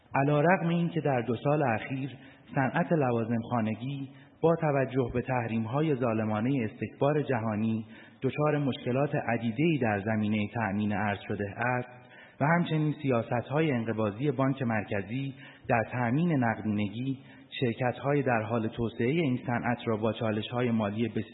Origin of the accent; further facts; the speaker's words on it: Iran; also born or lived in England; 10 سال پیش تصمیم گرفتم از انگلستان به وطنم بازگردم و با احداث واحد تولیدی کلبر خدمتگزار مردم شریف ایران باشم.